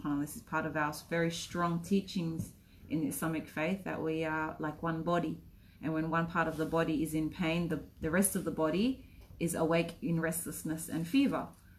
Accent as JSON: {"language": "English", "country": "Thailand", "said": "I'm not even Chinese, I'm from Thailand."}